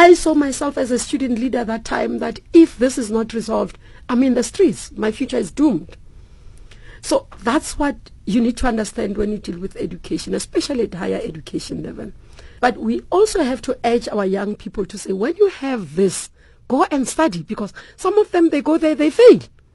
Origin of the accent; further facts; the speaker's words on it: Soweto, Gauteng, South Africa; I don't speak Afrikaans. I grew up in Soweto. I was born after 1976. So Afrikaans was banned in my township.